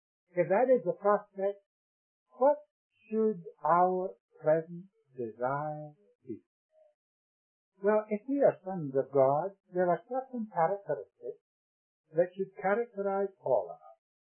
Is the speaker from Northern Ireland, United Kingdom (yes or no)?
no; Scotland, United Kingdom; When I was a boy, growing up in Scotland